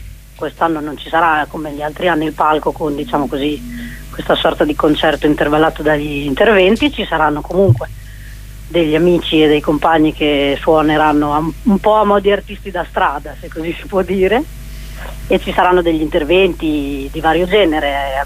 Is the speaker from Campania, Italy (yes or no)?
no; Bologna, Emilia-Romagna, Italy; infatti io sono bolognese